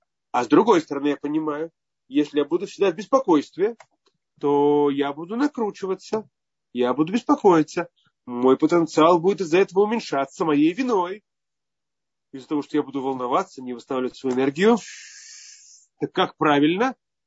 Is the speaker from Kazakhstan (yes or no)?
no; Belarus; Я сам родом из Беларуси, и моя первая раввинская работа была в Беларуси.